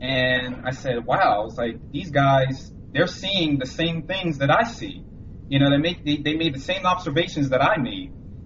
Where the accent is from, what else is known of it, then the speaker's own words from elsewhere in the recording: New Jersey, United States; I'm from New Jersey, South Jersey, about 15 minutes from Philly.